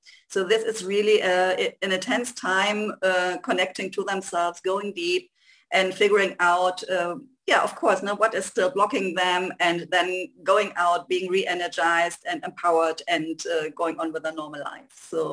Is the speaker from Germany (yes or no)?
yes; Germany; English is a second language; moved away as an adult; now in Madeira, Portugal; perhaps you can hear it from my accent, and also that I sometimes have to find words. So I'm definitely not native English. I come from Germany, and I decided 4 years ago that I want to leave Germany and my life that I had there to come to Madeira.